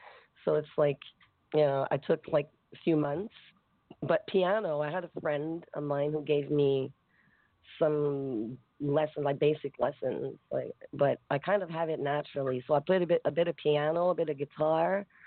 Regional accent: Quebec, Canada; now in Montreal, Canada; Yes, I was born in Quebec. From a very, very small town. There's about 18,000 people, which is very small, but it's like a country little town.

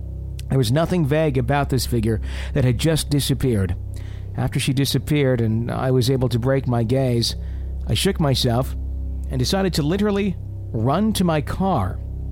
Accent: Lubbock, Texas, United States; I grew up in Lubbock and never heard a word about this, which is just amazing to me

